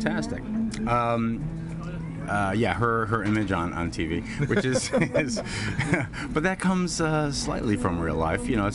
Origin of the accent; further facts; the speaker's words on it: Manhattan, New York, United States; Yeah, I'm from Manhattan, grew up there.